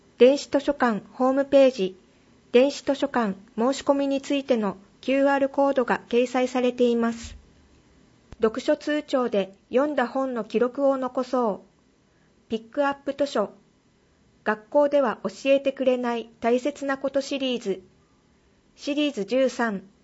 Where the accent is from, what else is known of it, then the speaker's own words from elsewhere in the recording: Okinawa, Japan; 沖縄で生まれ育った私たちの心を広く熱くしてくれるような気がします。